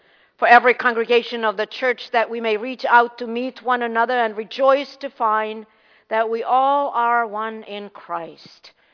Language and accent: English; Finland; now in New York, United States; I was born and raised in Finland, so my chances of being anything but Lutheran were slim or none. So I'm a Lutheran, born and raised, and when I, as an adult, came to New York